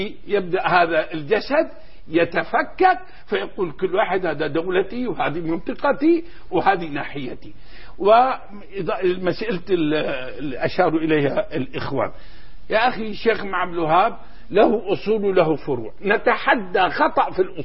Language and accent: Arabic; Syria; باعتباري شامي